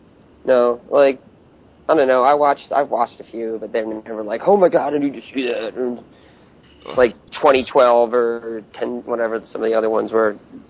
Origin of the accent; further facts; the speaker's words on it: Pennsylvania, United States; Which is why I'm from Pennsylvania, fucker.